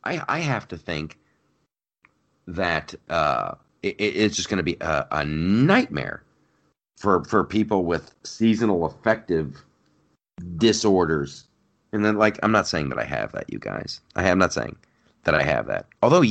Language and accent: English; Ohio, United States; Growing up in Ohio, and just gray, cold, wet, gray, just so.